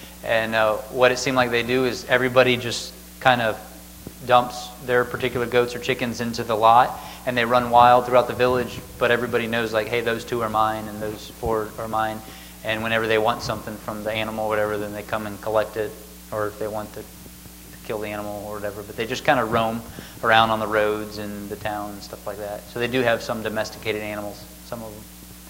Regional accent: Pensacola, Florida, United States; born there; I was born down south, which makes it easier to get the gospel. I was born in Pensacola, Florida.

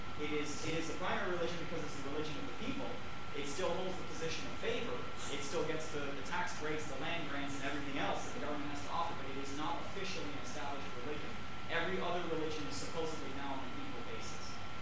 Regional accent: Miami, Florida, United States; I grew up in Miami, Florida, amongst the Latin Americans there.

